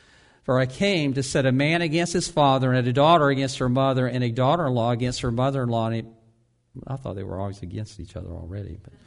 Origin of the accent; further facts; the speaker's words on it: the South, United States; Laura and I grew up in the South.